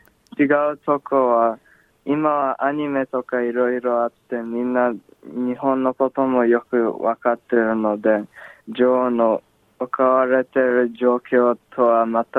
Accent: Australia; born there; Japanese is a second language; 自分はオーストラリアで生まれたので、うん、ジョーと同じで英語の方が楽に話せる。

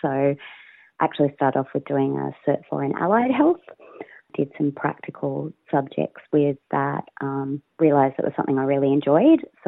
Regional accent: New South Wales, Australia; I've been working and living on Aboriginal country now for almost 18 years, and I am originally from Darkanyung country, which is just sort of over the mountains, bit further down on the central coast

